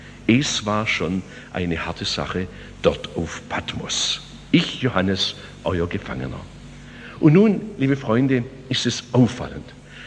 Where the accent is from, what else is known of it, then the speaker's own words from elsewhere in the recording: Germany; Ich habe zwei Staatsangehörigkeiten. Ich bin Deutscher.